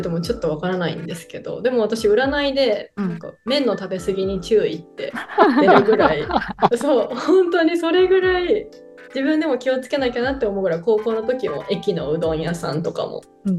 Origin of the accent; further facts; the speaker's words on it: Yamaguchi, Japan; 私、出身山口県なんで、